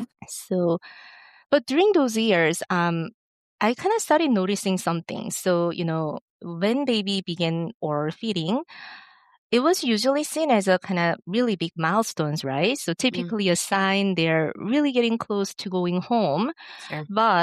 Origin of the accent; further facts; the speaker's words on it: South Korea; moved away as an adult; now in Boston, United States; I'm originally from South Korea, and I completed my nursing degrees and began my clinical training actually there in South Korea. Then I came to the United States to pursue my PhD, and somehow I ended up staying and building my career here. So, you know, now I'm in Boston